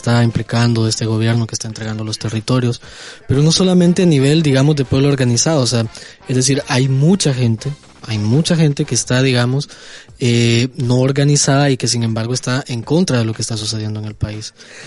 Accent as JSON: {"language": "Spanish", "country": "Honduras", "said": "para mí al menos, que vengo desde Honduras"}